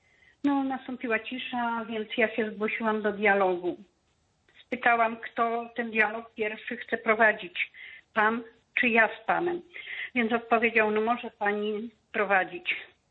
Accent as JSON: {"language": "Polish", "region": "Świętokrzyskie Voivodeship", "country": "Poland", "said": "pochodzę właśnie z Kieleckiego, z parafii Zmirca Leonarda."}